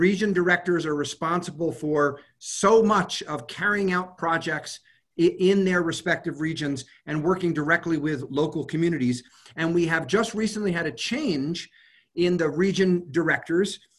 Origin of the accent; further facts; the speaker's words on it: New York City, New York, United States; I grew up in New York City. I worked in Chicago.